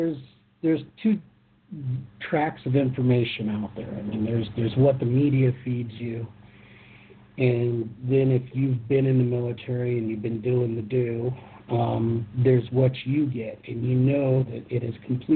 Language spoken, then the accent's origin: English; Northwest, United States; born there; I was born in the United States.